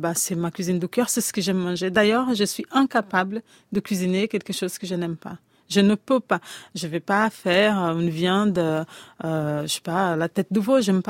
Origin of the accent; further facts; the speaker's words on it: Minas Gerais, Brazil; C'est un petit plat de Minas Gerais, de là où j'ai grandi.